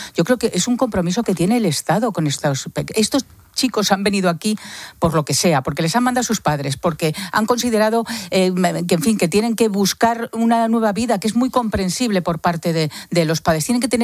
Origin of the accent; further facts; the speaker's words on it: Spain; me da hasta vergüenza como española